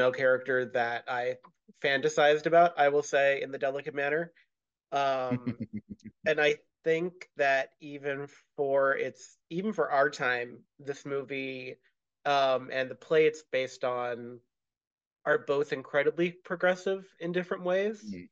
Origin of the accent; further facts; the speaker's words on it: United States; I am an American playwright here in America, as I've just said.